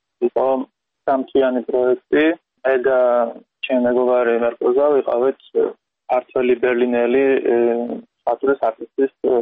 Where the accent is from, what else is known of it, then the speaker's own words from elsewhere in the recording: Saint Petersburg, Russia; now in Georgia; ფაქტურად დავიბადეთ პეტერბურგში და კიდე პასამდე დავლომდი მან, ფაქტურად იქ დავეზარდე